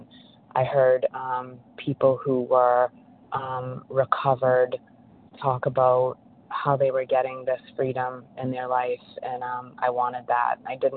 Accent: Massachusetts, United States; I'm from Massachusetts.

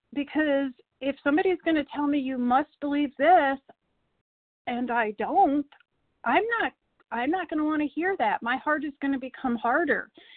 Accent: New York, United States; I'm from New York.

